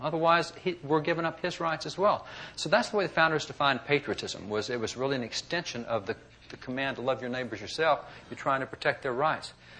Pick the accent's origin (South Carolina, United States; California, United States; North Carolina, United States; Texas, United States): Texas, United States; I'm from Texas. We just had the bill out.